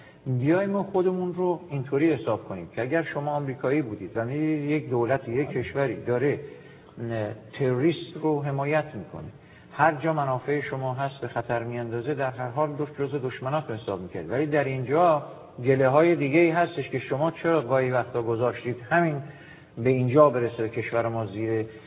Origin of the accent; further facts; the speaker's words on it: Iran; من به عنوان یک ایرانی از کشورهای اروپایی بسیار دلگیرم